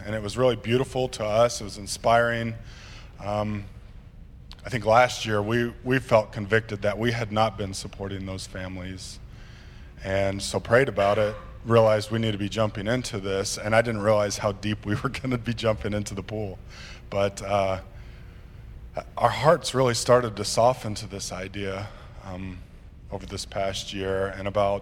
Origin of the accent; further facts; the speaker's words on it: Kansas, United States; And I'm from Kansas. My wife's from Carolina, so we have different language when we talk barbecue.